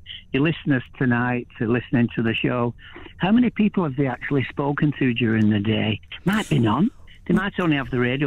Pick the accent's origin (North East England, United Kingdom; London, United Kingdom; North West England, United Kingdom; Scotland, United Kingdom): North West England, United Kingdom; Wigan; Now, I come from Wigan, so I say cur.